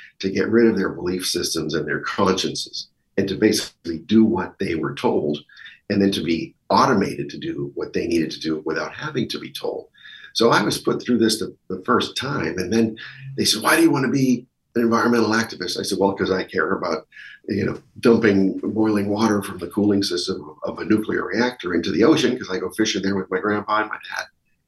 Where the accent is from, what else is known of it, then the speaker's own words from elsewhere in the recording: New Hampshire, United States; some people fly in from California to my home state of New Hampshire to train us college kids.